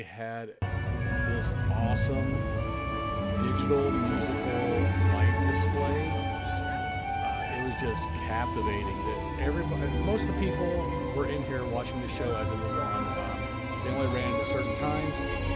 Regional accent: United States; And since I'm from America, of course, I had to make sure I hit the USA Pavilion.

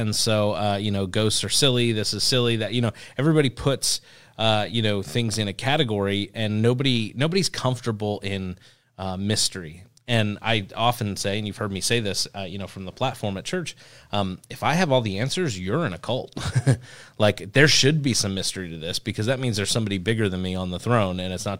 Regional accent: New Jersey, United States; I remember growing up in New Jersey. One of the things is the Jersey Devil

